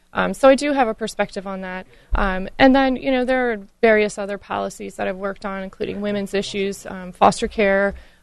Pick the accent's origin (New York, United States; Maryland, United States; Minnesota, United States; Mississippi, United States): Maryland, United States; I was born and raised in Maryland, so I care a lot about the state.